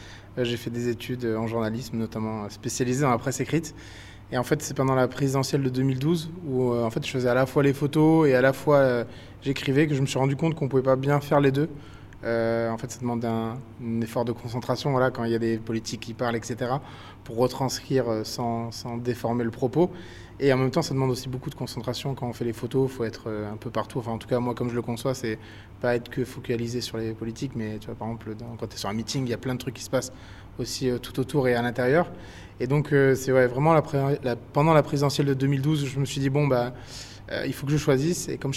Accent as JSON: {"language": "French", "region": "Provence-Alpes-Côte d'Azur", "country": "France", "said": "quand j'étais petit, ma mère me disait « range ton cafuccio », en fait on est provençal."}